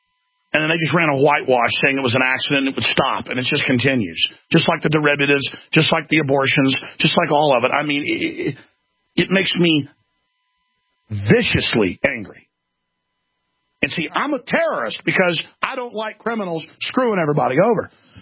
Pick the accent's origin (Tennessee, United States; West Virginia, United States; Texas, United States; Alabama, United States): Texas, United States; And as a man, as a human, as an American, as a Texan, I take that really personal.